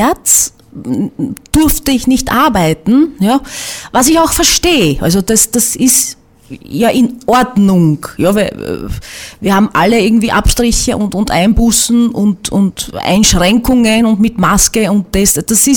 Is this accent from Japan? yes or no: no; Burgenland, Austria; für mich als Burgenländerin